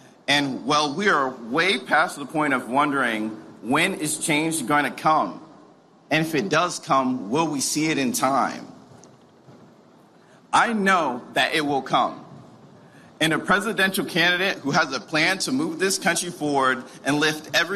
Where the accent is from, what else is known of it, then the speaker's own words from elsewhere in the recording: Orlando, Florida, United States; I was born and raised in Orlando, and I grew up right here in the Paramore neighborhood with a single mother and four siblings.